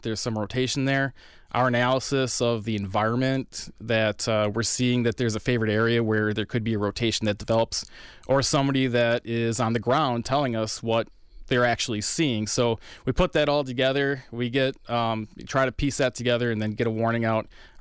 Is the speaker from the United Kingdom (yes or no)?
no; Fond du Lac, Wisconsin, United States; But I grew up in Fond du Lac, and when I was 16, watched the Oakfield tornado from my parents' doorstep, basically.